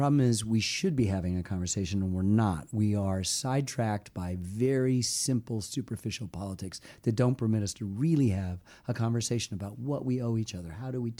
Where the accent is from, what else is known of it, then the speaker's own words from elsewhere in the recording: Ann Arbor, Michigan, United States; I grew up in the Midwest too, in Michigan.